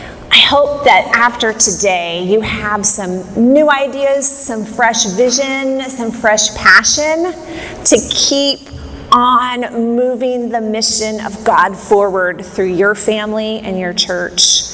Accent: Ohio, United States; I'm born and raised in Southwest Ohio on the district there.

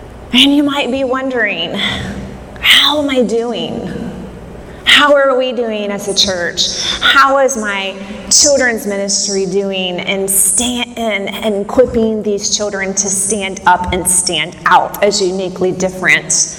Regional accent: Ohio, United States; I'm born and raised in Southwest Ohio on the district there.

